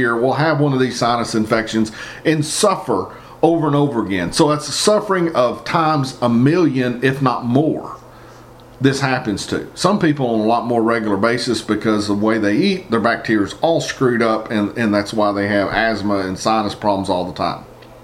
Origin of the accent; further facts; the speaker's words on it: Appalachia, United States; Now see, I'm just a Appalachian redneck